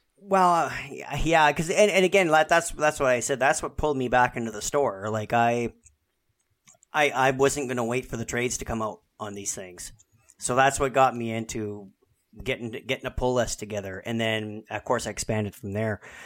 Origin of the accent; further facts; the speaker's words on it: Sudbury, Ontario, Canada; I mean, I was raised in Sudbury, Ontario. We did have a comic shop, but it was, like, 30 minutes from where I lived.